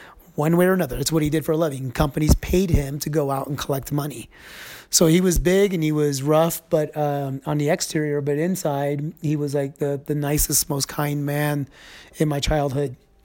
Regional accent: Panama; So I grew up in Panama, which is in Central America, where the Panama Canal is.

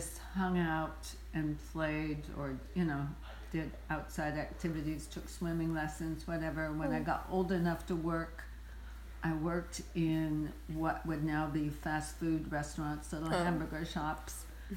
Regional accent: Roseburg, Oregon, United States; also born or lived in Minnesota; I was born in Minnesota, moved to Oregon

